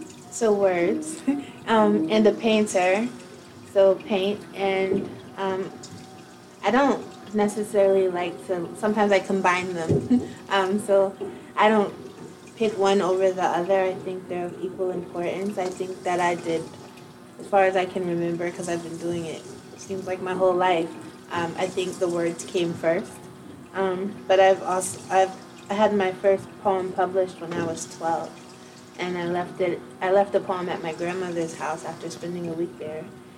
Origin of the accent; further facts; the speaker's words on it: Bridgeport, Connecticut, United States; I'm from Bridgeport, Connecticut. I live in Reed's Art Space, 1042 Broad Street in Bridgeport.